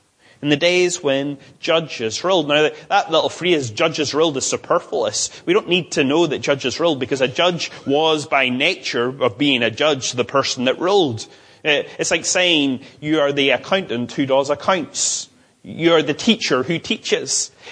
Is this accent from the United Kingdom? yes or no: yes; Ballymoney, Northern Ireland, United Kingdom; I come from Ballymoney, which means town of the bog. It's not a very flattering name.